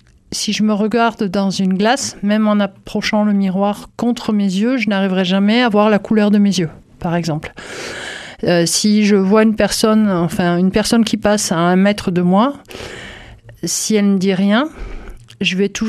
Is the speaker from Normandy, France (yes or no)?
no; Toulouse, Occitanie, France; père plutôt corse, du côté de ma mère plutôt marseillaise. Et en fait, j'ai grandi à Toulouse.